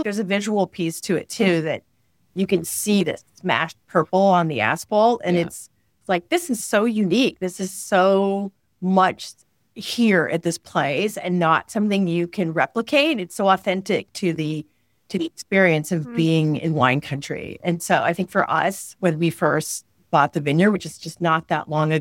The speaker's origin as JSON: {"language": "English", "region": "California", "country": "United States", "tie": "born or raised there", "said": "I grew up in Southern California. I never traveled before."}